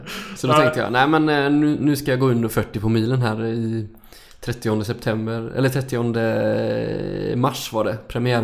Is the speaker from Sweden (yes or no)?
yes; Alingsås, Västra Götaland County, Sweden; Spelade hela uppväxten i Gärskens BK hemma i Alingsås.